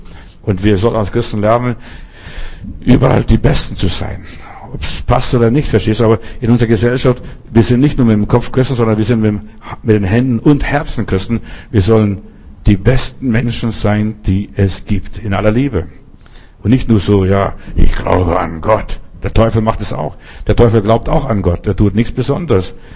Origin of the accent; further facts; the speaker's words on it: Bavaria, Germany; ich bin in Bayern groß geworden, ein Stück weit, ich mag Bayern.